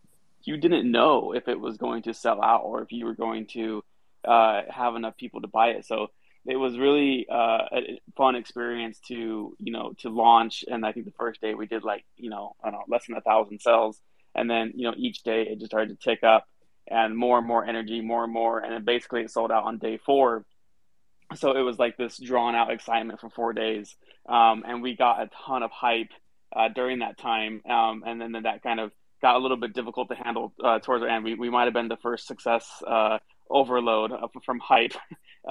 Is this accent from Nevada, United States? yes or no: no; California, United States; and we're from Silicon Valley, like we're Web2 startup founders.